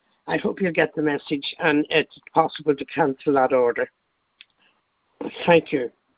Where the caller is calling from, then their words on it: Dublin, Leinster, Ireland; I'm ringing you from Dublin and having it delivered to Belfast, Northern Ireland.